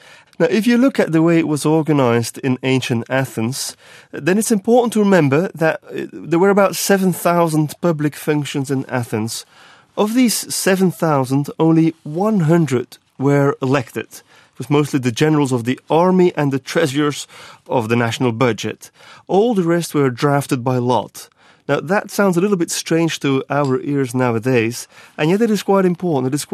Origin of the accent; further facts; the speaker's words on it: Flanders, Belgium; I grew up in Belgium on the Flemish countryside.